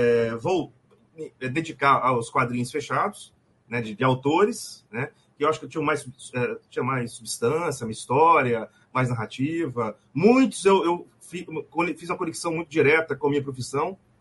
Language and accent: Portuguese; Vitória, Espírito Santo, Brazil; eu sou do Espírito Santo, sou de Vitória. Sou capixaba.